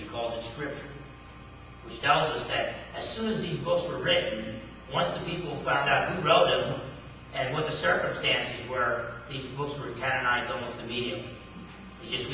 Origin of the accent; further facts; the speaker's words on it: New Jersey, United States; I'm from New Jersey, okay? I grew up in Essex County, New Jersey. That's why the heavenly voice, I know you picked up on that.